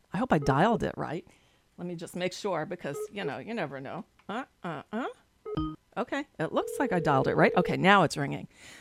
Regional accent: New York City, New York, United States; born there; now in South Florida, United States; I live in South Florida now, but I was born in New York, and after college, I moved back to New York.

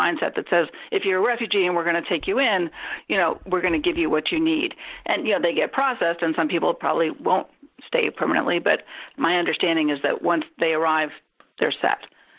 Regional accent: Canada; now in United States; I live here in the States and I'm a Canadian on a green card.

